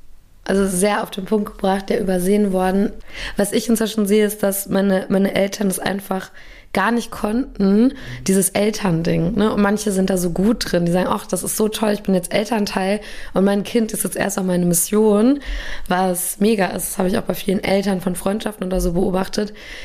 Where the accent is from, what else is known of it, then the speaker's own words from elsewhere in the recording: Gelsenkirchen, North Rhine-Westphalia, Germany; born there; ich bin in Gelsenkirchen geboren, also unweit von Köln quasi.